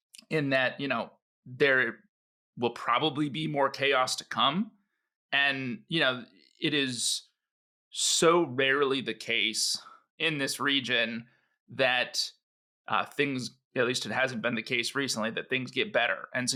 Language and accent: English; United States; as an American working at the embassy in Damascus